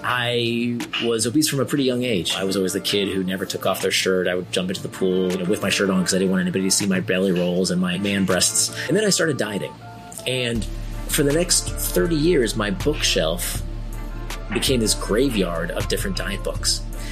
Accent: Florida, United States; I was a kid who I grew up in Central Florida, and we had a community pool.

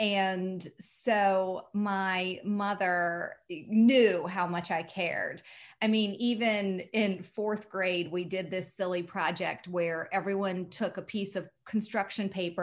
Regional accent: the South, United States; I mean, you know how it is growing up in the South. You never really knew that fashion was a career choice, right?

